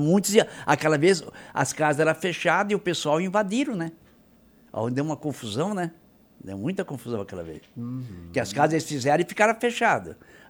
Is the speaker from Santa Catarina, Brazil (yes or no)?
yes; Urussanga, Santa Catarina, Brazil; Tenho orgulho de dizer assim, eu sou um uruçanguense. Nasci, me criei, estou com 74 anos, casei aqui na Igreja Matriz de Uruçanga